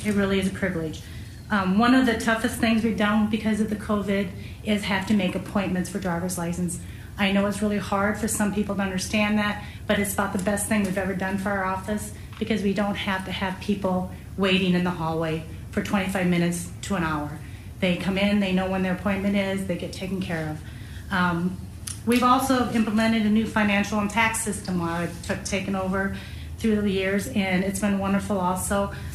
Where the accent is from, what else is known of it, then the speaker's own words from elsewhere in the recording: Carroll, Iowa, United States; I grew up here in Carroll area in an acreage north of Carroll.